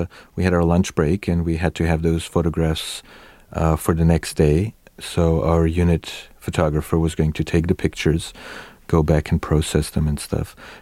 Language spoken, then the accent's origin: English; Skopje, North Macedonia; I grew up in Skopje, which is the biggest urban area, the biggest city in Macedonia, which is something like, I don't know, 700,000 people now